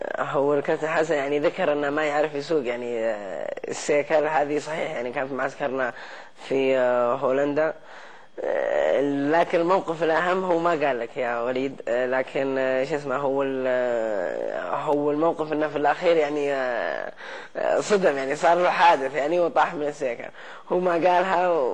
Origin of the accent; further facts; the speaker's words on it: Riyadh, Riyadh Province, Saudi Arabia; born there; من مواليد الرياض، ولدت في مستشفى الشميسي.